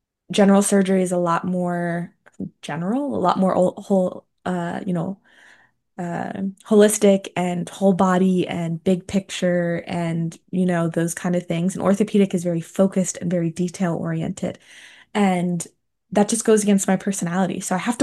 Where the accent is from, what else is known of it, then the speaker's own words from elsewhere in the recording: East Coast, United States; also born or lived in Minnesota; And also being on the East Coast, I'm from the East Coast, but when I was in Minnesota, I got really spoiled.